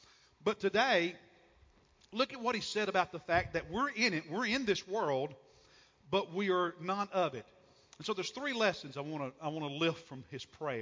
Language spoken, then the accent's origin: English; United States; but even when I'm there, I'm an American.